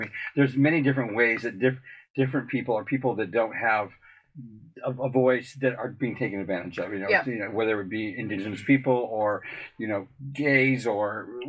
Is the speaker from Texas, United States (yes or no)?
yes; Texas, United States; I grew up in Texas on a 55-acre goat farm.